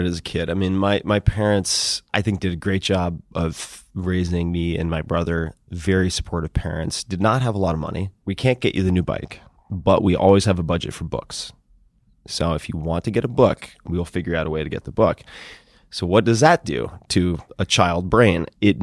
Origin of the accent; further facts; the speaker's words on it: Long Island, New York, United States; because very few people left where I grew up in Long Island.